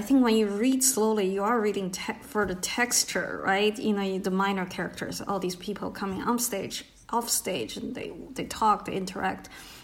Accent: China; I think growing up in China, I don't think American history probably had that before

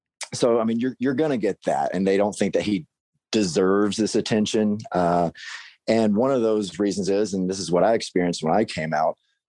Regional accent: Mississippi, United States; You know, even my family, you know, I'm from Mississippi. So I was like, well, crap, like what's my family going to think? How is my little small town going to treat my family

